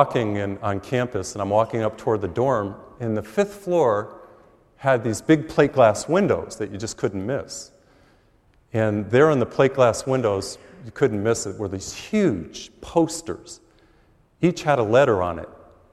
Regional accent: Massachusetts, United States; I grew up in Massachusetts, I think you know.

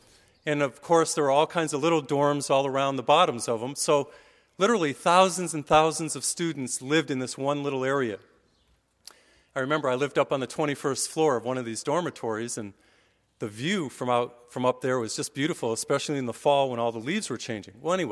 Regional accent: Springfield, Massachusetts, United States; I grew up in Massachusetts, in Springfield, Massachusetts. So the place that I went to school was the University of Massachusetts.

